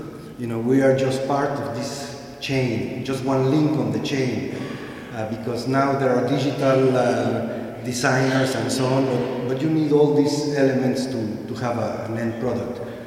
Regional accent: Guatemala; I am from Guatemala, Central America, very next door to Mexico, for those who are not familiar.

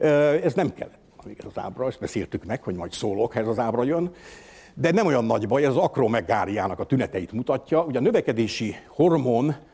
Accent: Budapest, Hungary; Az én gyerekkoromban sokat láttunk Budapesten.

